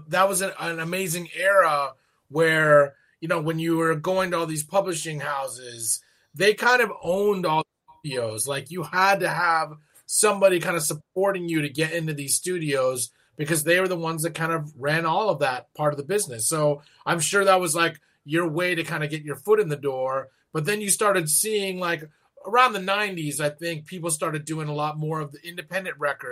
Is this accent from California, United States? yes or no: yes; Arcadia, California, United States; I'm from Arcadia.